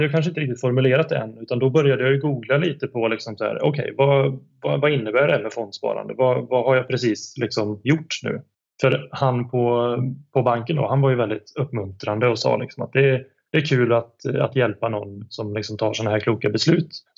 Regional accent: Västra Götaland County, Sweden; Jag är ju från Dalsland då.

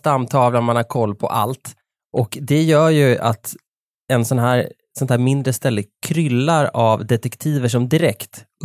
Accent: Nora, Örebro County, Sweden; Jag är då uppvuxen i Nora. Det är en kommun med 10 000 invånare. Och när jag bodde där tror jag att det var 4 000 i det man kallar för stan.

